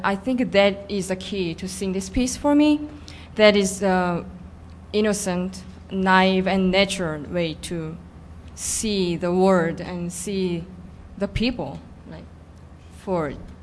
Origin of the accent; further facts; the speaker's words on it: Seoul, South Korea; English is a second language; It was in Seoul, South Korea